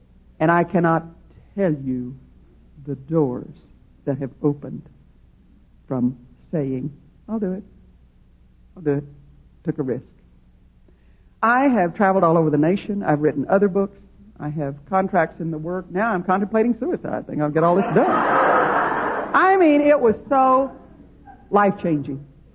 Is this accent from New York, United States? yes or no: no; Texas, United States; moved away; 1974, I moved to the West Coast from Dallas. Now, I had always lived in Texas all my life. And I love Texas. I have friends in Texas. My family, my brothers, I have two brothers who were both born in Texas, as was I.